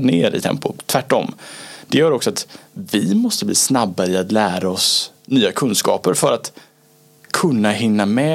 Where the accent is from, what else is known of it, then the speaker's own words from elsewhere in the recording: Gothenburg, Västra Götaland County, Sweden; born there; accent: Rikssvenska; född i Göteborg trots min rikssvenska dialekt. Lever det här än idag.